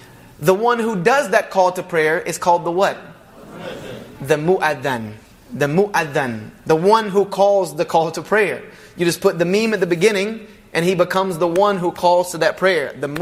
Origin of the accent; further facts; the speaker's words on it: the South, United States; I'm from the South. We don't use grammar.